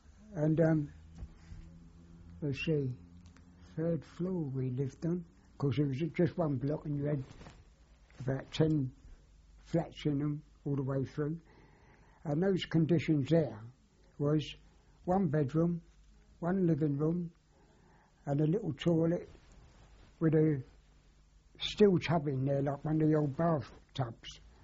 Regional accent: Shadwell, London, United Kingdom; Well, I was in Shadville then, when all this, because I was little. I was born in the Limehouse maternity home there.

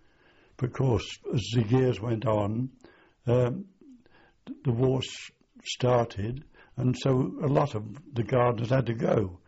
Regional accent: Great Harrowden, East Midlands, United Kingdom; I was born in Northamptonshire, a little place called Great Harrowden, which is not very far away from Wellingborough.

